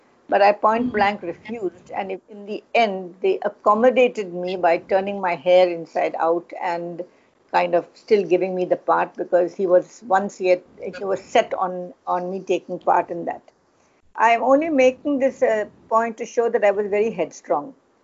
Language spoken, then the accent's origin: English; Mumbai, Maharashtra, India; born there; So I was born in Bombay, which is now called Mumbai, on the 28th of April 1951. So I'm now 69 years old.